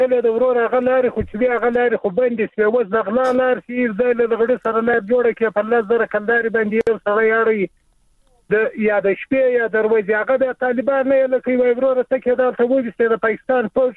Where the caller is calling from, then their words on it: Shamulzai, Zabul, Afghanistan; زابل ولایت شملزو ولسوالۍ څخه خبره کوم.